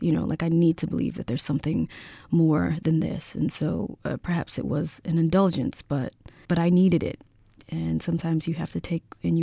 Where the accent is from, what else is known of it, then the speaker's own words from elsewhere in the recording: Mississippi, United States; You know, I come from Mississippi, and it's, you know, we're known as like the birthplace of American music in some respects, right?